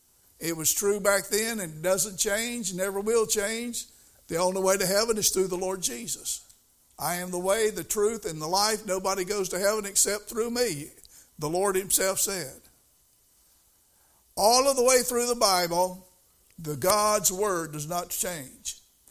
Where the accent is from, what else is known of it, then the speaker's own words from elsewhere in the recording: Albemarle, North Carolina, United States; Now, most of y'all know that I grew up over in West Albemarle on what we used to call the Mill Hill.